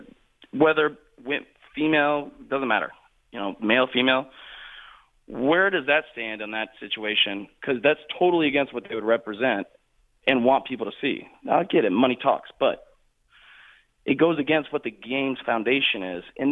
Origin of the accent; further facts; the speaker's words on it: Dallas, Texas, United States; I grew up playing golf, you know, did the Hank Haney thing. I'm from Dallas, obviously, so Hank Haney's right over there.